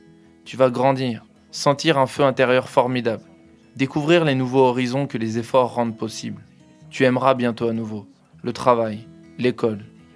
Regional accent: Île-de-France, France; J'ai grandi dans les Hauts-de-Seine. Mes parents sont des cadres et professions intellectuelles supérieures. Ma mère était journaliste écrivaine et mon papa était éditeur. Donc j'ai grandi dans une grande maison bourgeoise avec plein de livres partout.

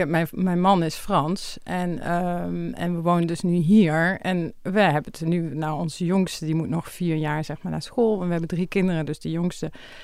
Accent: Netherlands; born there; mijn moeder is Duits en mijn vader is Nederlands. Ik ben wel geboren in Nederland en ik heb ook 18 jaar of 20 jaar gewoond in Nederland.

